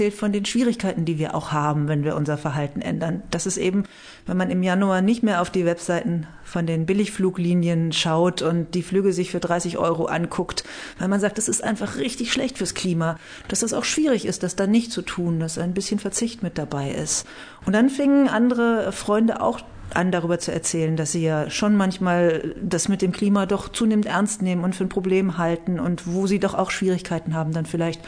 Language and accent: German; Iserlohn, North Rhine-Westphalia, Germany; also born or lived in Bavaria, Germany; Aber wenn man mich fragt, wo ich herkomme, sage ich immer aus Iserlohn. Ich habe in Bayern nur 2 Wochen gelebt und bin in Iserlohn zur Schule gegangen und fühle mich, wenn irgendwo zu Hause, dann tatsächlich hier.